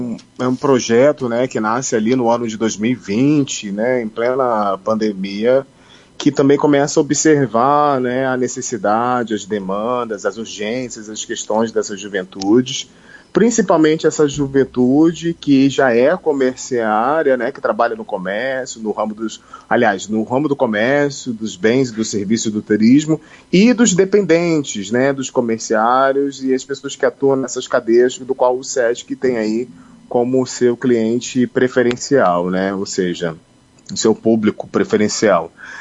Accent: Rio de Janeiro, Brazil; Eu falo da cidade do Rio de Janeiro, literalmente, enquanto o carioca da gema.

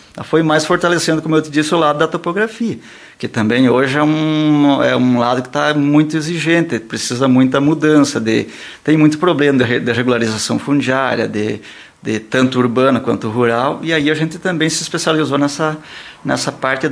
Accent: Lagoa Vermelha, Rio Grande do Sul, Brazil; eu sou natural de Lagoa Vermelha, do interior, né? E aí, a gente família humilde, né?

